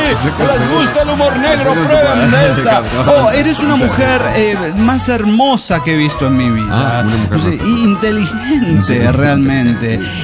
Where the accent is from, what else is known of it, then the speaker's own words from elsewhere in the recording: Juliaca, Puno, Peru; de Juliaca, Perú.